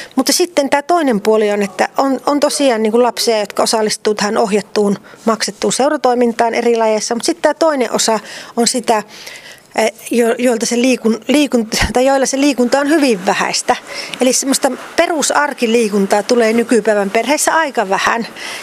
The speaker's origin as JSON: {"language": "Finnish", "town": "Varkaus", "region": "North Savo", "country": "Finland", "said": "Joo, kyllä näin, että tosiaan Varkaudesta olen kotoisin"}